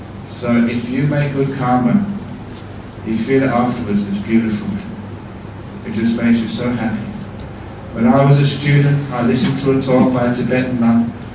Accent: London, United Kingdom

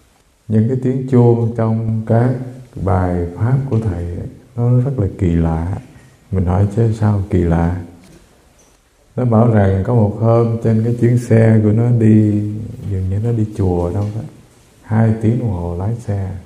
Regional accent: Mekong Delta, Vietnam; born there; Tại mình sinh ở miền Tây Nam Bộ mà.

